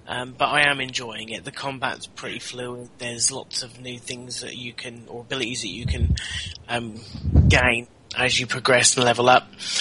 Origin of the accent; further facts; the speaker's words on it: United Kingdom; I should know because I'm British